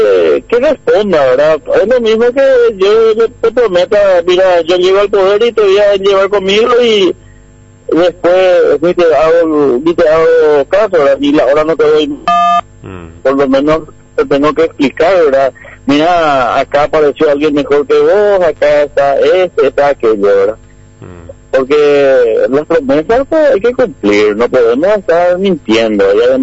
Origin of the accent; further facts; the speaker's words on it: Alto Paraná, Paraguay; born there; que los hijos de los colorados que ya nacimos aquí en Alto Paraná